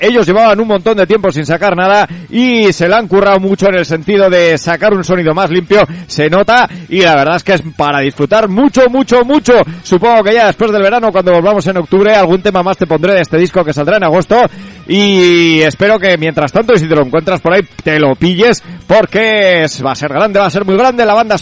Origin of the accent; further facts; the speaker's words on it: Lerín, Navarre, Spain; sé si soy de Lerín